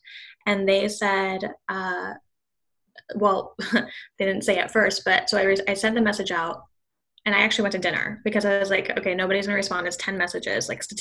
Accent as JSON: {"language": "English", "town": "Kansas City", "country": "United States", "tie": "born or raised there", "said": "since I grew up in Kansas City, I only knew like about pretty much one person when I got my real estate license in Kentucky."}